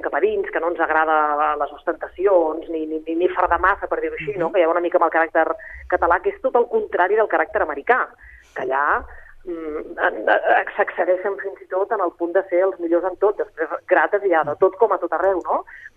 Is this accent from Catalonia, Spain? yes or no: yes; Catalonia, Spain